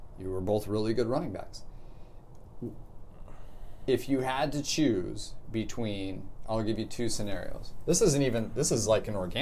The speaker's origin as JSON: {"language": "English", "region": "Colorado", "country": "United States", "said": "I'm from Colorado."}